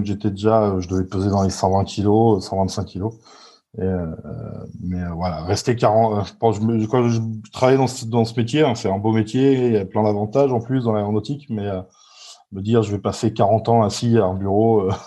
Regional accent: France; chez nous, en France

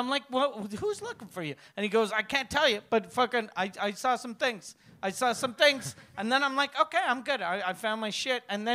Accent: Montreal, Quebec, Canada; I'm from Montreal.

